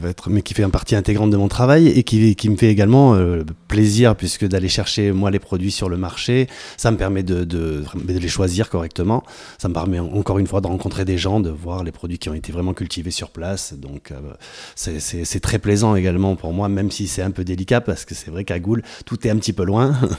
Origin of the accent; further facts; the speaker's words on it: Beynac, Nouvelle-Aquitaine, France; also born or lived in Sarlat; On est né dans des petits villages. Tous les deux, enfin, on est né à Sarlat, mais j'ai grandi moi à Beynac, c'est un village de 500 habitants